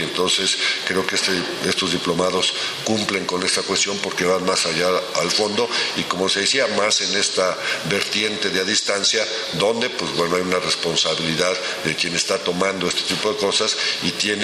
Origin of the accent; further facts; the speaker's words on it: Mexico City, Mexico; ando un poco con gripa, como muchos mexicanos y defeños andamos en estos días.